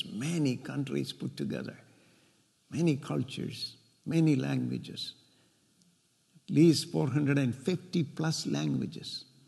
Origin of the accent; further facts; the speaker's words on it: South India, India; We were raised in India, my wife and I were raised in southern India. We are part of the community of Christians that is known as St. Thomas Christian Community.